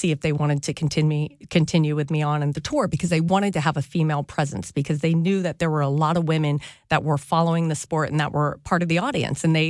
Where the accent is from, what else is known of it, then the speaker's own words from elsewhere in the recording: the South, United States; And I grew up around NASCAR, because like I said, I grew up in the South.